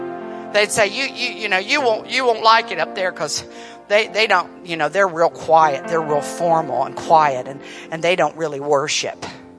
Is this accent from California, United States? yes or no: no; Columbus, Ohio, United States; I was raised in Columbus, Ohio. To me, that was the North.